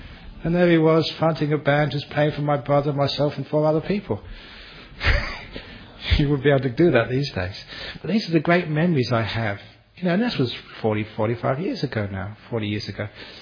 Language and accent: English; London, United Kingdom; Again, growing up in London, a teenager, going to so many concerts and seeing, you know, great musicians.